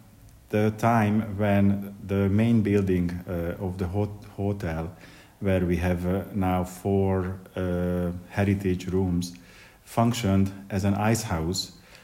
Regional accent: Hungary; now in Ireland; I'm from Hungary.

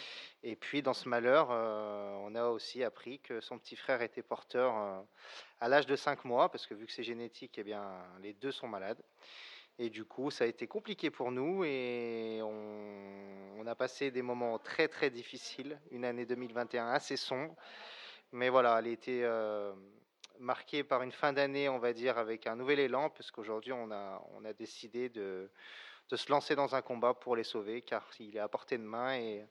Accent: Roanne, Auvergne-Rhône-Alpes, France; on est originaire de Roanne, plus précisément on habite au Coteau.

